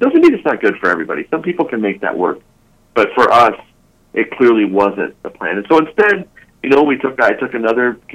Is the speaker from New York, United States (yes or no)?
no; Phoenix, Arizona, United States; I grew up in Phoenix, Arizona.